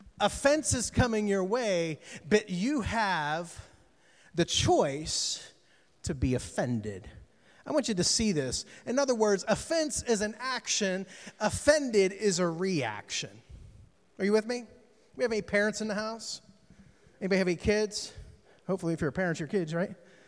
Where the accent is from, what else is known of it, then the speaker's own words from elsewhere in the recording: Pittsburgh, Pennsylvania, United States; now in Inglewood, United States; I'm from Pittsburgh, Pennsylvania. Okay, no apologies. I've been in Inglewood for 10 years